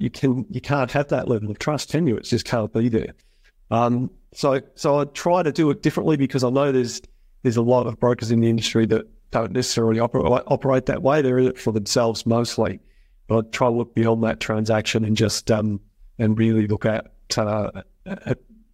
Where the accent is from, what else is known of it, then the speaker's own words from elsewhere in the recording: Melbourne, Victoria, Australia; I was brought up in Melbourne. I was born in Wantirna, out in the northern suburbs of Melbourne.